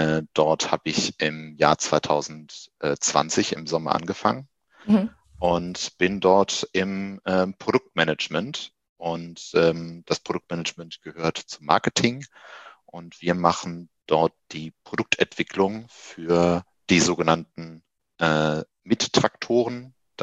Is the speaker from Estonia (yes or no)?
no; Wuppertal, North Rhine-Westphalia, Germany; also born or lived in Düsseldorf; Ich bin gebürtiger Düsseldorfer und aufgewachsen in Wuppertal, habe dort 20 Jahre lang meines Lebens verbracht